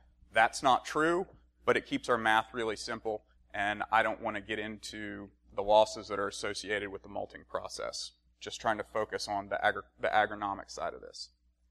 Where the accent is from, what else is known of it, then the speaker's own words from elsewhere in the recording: North Carolina, United States; growing up in North Carolina, you're always, when you go down to the low country, you see a lot of cucurbit production.